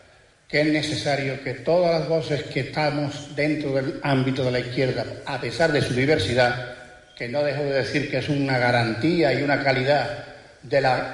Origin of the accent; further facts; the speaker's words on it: Seville, Andalusia, Spain; Yo soy un sevillano con raíces onubenses. Mi madre vivió muchos años y nació en Moguer, a un pueblo al que yo quiero un montón, que voy mucho menos porque apenas tengo familia.